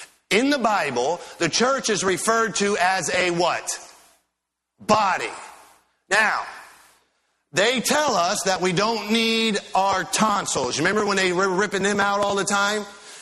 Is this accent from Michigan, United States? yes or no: yes; Michigan, United States; So I'm from Northern Michigan.